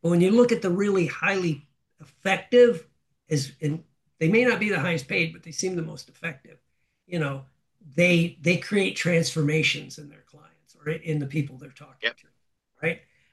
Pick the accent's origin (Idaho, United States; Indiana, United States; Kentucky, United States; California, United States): Indiana, United States; Gary; I come from Gary, Indiana. There's a whole bunch of guys.